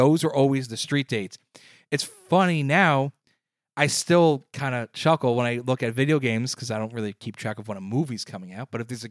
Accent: Atlanta, Georgia, United States; But again, growing up in Atlanta, they had standalone stores.

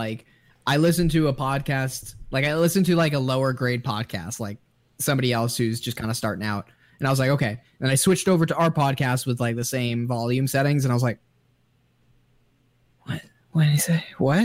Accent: Japan; when I was growing up in Japan, like the hobby shops were basically Gundam kit stores.

